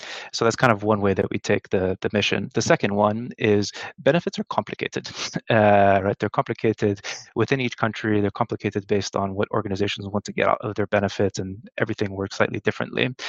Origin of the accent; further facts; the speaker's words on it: Brazil; moved away as an adult; also born or lived in United States; now in United Kingdom; so I'm from Brazil originally. Actually, I was born and raised in Brazil, but I went to uni and then started my work career in professional services for what was then Monitor Deloitte in the US, and then eventually found my way in the UK.